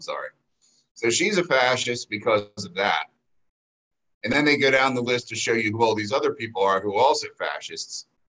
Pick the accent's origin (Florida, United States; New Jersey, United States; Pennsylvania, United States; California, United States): Pennsylvania, United States; Philadelphia; Pennsylvania, which is my home state, Philadelphia, my home city